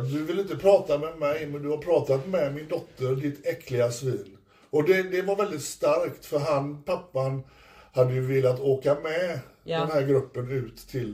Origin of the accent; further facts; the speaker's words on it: Sweden; jag är från Sverige.